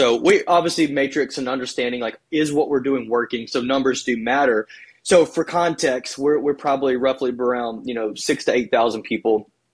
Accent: Hendersonville, Tennessee, United States; It's north of Nashville, so most of the time I just tell people I'm from Nashville because Hendersonville, nobody really knows, but it's really a rural area in farmland

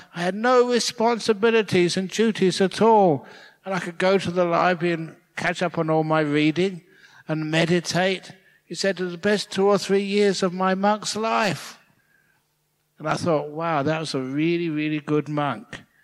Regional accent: England, United Kingdom; I'm English. That's where I was born.

